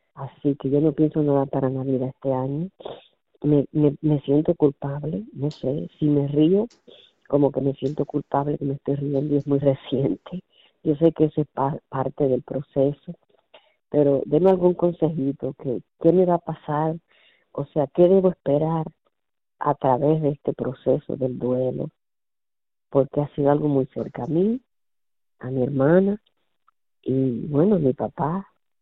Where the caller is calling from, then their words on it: Fort Lauderdale, Florida, United States; de Fort Lauderdale